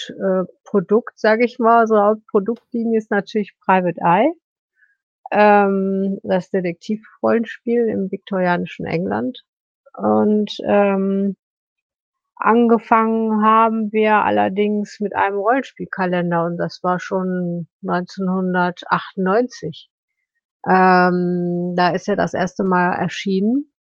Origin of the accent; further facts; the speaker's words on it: Essen, North Rhine-Westphalia, Germany; born there; now in Moers, Germany; Also ich bin in Essen geboren. Und ich arbeite auch in Essen, aber ich wohne in Moers.